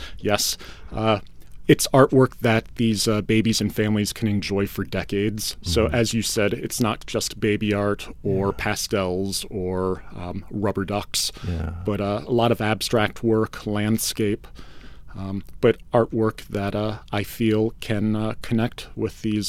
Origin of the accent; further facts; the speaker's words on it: Sault Ste. Marie, Michigan, United States; I spent 7 very short summers and long winters growing up in the Sioux, in the eastern part of the UP.